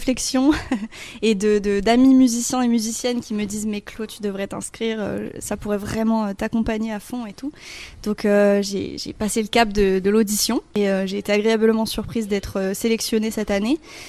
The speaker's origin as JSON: {"language": "French", "region": "Auvergne-Rhône-Alpes", "country": "France", "tie": "born or raised there", "said": "J'ai grandi dans la région Isère, mais très proche de Lyon."}